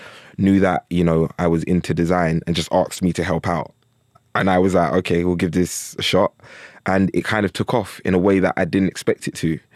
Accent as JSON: {"language": "English", "region": "London", "country": "United Kingdom", "said": "we're from South London, and there was a culture around probably tracksuits growing up."}